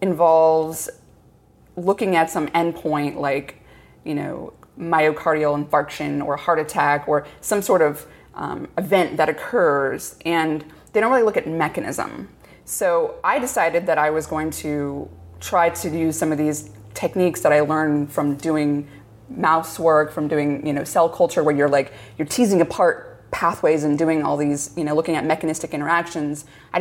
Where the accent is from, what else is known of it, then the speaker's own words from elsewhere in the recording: San Diego, California, United States; I grew up in San Diego.